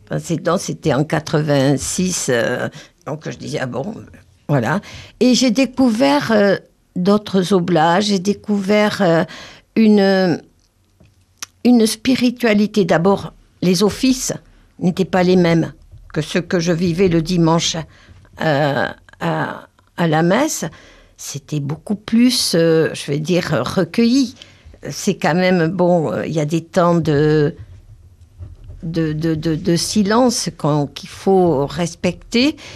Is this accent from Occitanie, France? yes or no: yes; Lourdes, Occitanie, France; Alors d'abord, je suis déjà native de Lourdes. Donc, étant native de Lourdes, je suis déjà une enfant de Marie.